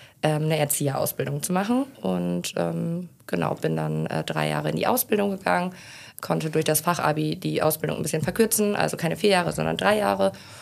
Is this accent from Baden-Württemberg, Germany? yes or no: no; Meppen, Lower Saxony, Germany; Ja, ich bin Emsländer Mädel. Ich bin in Meppen geboren und bin auch in Meppen aufgewachsen. Bin auch hier in Nödicke in die Kita-Kirche, Kindergarten Eichenohr gegangen und danach auf die Johannes-Gutenberg-Schule und dann aufs Windhorst-Gymnasium.